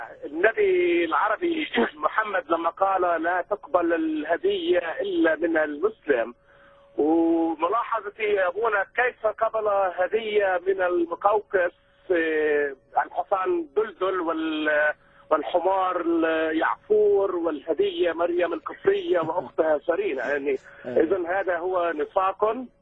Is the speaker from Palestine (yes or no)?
yes; Jerusalem, Palestine; أنا مسيحي من فلسطين، من القدس القديمة أو سرياني، يعني نحن لعبات جاء أنا ساكن جنب دير السلطان بالقدس القديمة جنب الكنيسة القيامة.